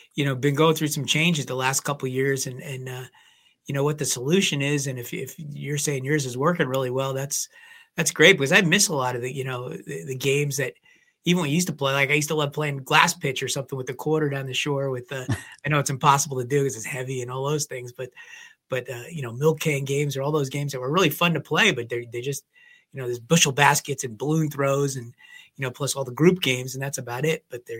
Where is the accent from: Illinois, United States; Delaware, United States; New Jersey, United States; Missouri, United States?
New Jersey, United States; Because I grew up in New Jersey. I used to go to the shore for the week with my parents and my sisters.